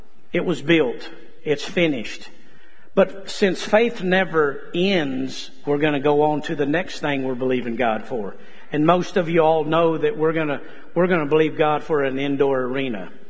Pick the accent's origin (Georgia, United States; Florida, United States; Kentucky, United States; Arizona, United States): Arizona, United States; Casa Grande; born there; growing up just in a ranching family, most everybody knows Dad worked for the Duke, John Wayne, when I was born in Casa Grande, Arizona. And so all we knew is just cowboy life.